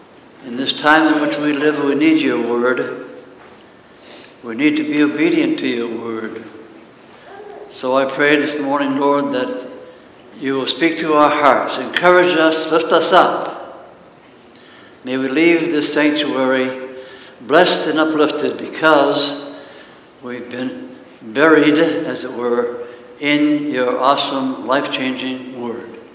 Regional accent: Massachusetts, United States; Some of you know that I come from Massachusetts, so as I preach this morning, you will notice an accent.

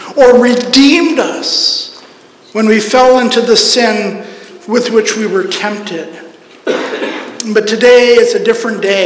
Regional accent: Pakistan; Growing up in Pakistan, it took 2 weeks for an airmail letter to get from Pakistan to the U.S.

